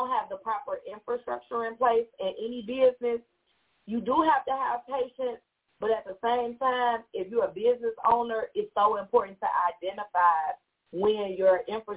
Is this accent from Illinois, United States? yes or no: yes; Chicago, Illinois, United States; we're from the Midwest, like I am. I'm a Chicago girl.